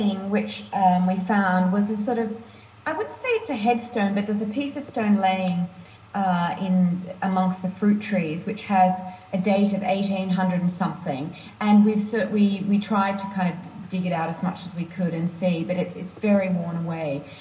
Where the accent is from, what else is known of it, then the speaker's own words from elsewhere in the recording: Australia; accent: Australian; now in France; Well, I've got a kind of strange accent these days with a bit of, you know, my Australian accent. And then when you live away, I think your accent alters.